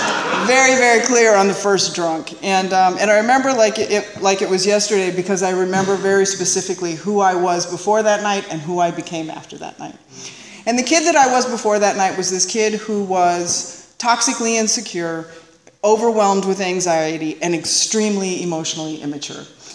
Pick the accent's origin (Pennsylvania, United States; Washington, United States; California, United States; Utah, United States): California, United States; Encino; And I grew up in Encino. My father was the love of my life.